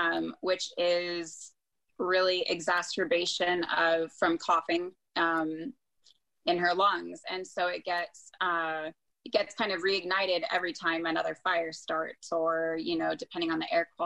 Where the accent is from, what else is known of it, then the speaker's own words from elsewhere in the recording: Paradise, California, United States; town is very deep for me. I love Paradise. It's my roots. It's everything I know.